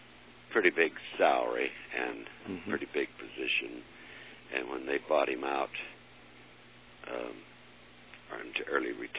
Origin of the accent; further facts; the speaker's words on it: Topeka, Kansas, United States; born there; which I was born in Topeka.